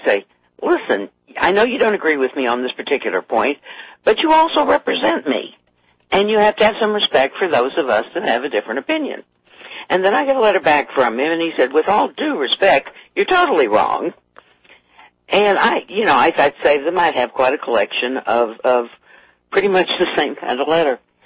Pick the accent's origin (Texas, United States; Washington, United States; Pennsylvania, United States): Texas, United States; now in Tucson, United States; And I live in Tucson, which, you know, and I come from Texas, and I always say, well, Tucson is the Austin of Arizona.